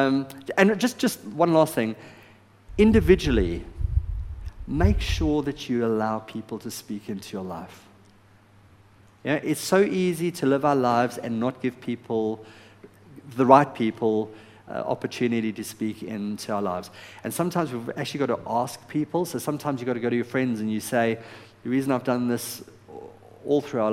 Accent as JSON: {"language": "English", "country": "South Africa", "said": "I'm South African."}